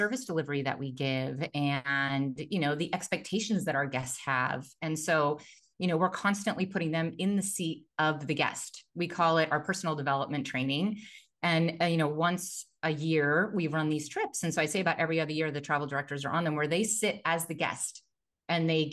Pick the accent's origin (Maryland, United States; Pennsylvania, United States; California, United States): California, United States; Truckee; I also grew up in a very, very small town. So I'm from Northern California, right by Lake Tahoe, this tiny little ski town called Truckee.